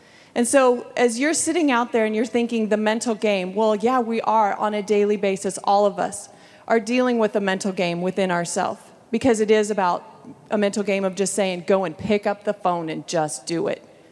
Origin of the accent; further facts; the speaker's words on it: Columbus, Nebraska, United States; from Columbus, Nebraska, and can I say I'm absolutely thrilled to be here.